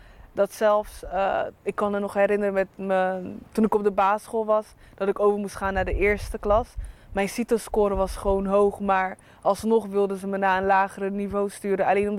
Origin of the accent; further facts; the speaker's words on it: Rotterdam, South Holland, Netherlands; ik kom uit Rotterdam.